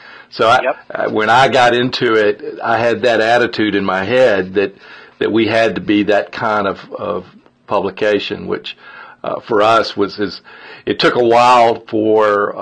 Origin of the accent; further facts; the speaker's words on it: Mississippi, United States; I grew up in Mississippi, in the Mississippi Delta, which my accent sort of gives me away.